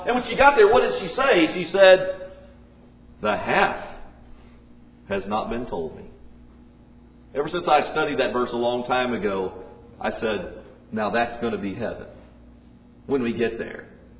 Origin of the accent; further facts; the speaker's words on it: Indiana, United States; But I grew up in Indiana, and I got to go to that race several times.